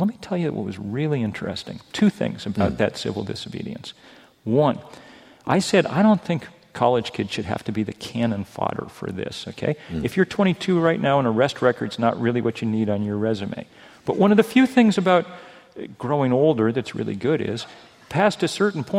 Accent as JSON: {"language": "English", "region": "Vermont", "country": "United States", "said": "Okay, now I'm from Vermont. I'm not, formal wear is not always my thing"}